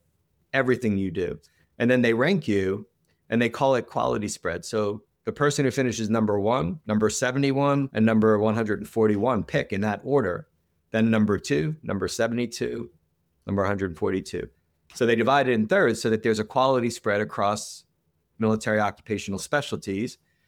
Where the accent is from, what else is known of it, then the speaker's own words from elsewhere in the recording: Toms River, New Jersey, United States; where I grew up in Toms River, they all share an office.